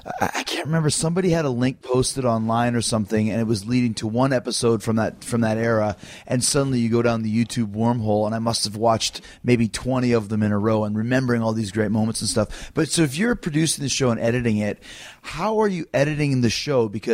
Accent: Winnipeg, Manitoba, Canada; when I was growing up in Winnipeg, there were so many wrestling companies that were coming through

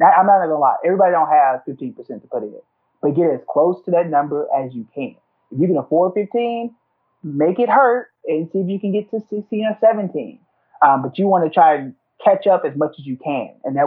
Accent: Oklahoma, United States; I'm actually from Oklahoma.

